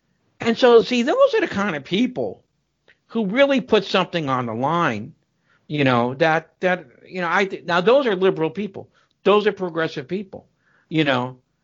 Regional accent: Erie, Pennsylvania, United States; And she spoke at a college in my hometown, little dumpy Erie, Pennsylvania, population about 135,000.

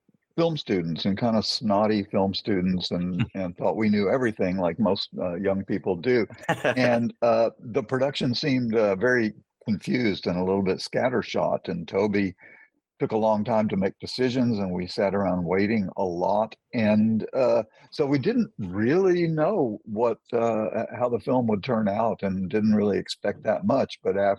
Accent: Dallas, Texas, United States; Yeah, basically, I came from Dallas. I grew up in Dallas and came to the University of Texas in 1967.

